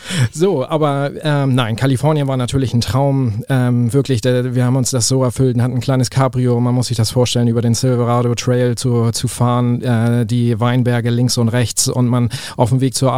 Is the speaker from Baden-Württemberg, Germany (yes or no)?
no; Hamburg, Germany; ich als Hamburger Junge habe natürlich hier auch in Hamburg meine Ausbildung als Hotelfachmann gemacht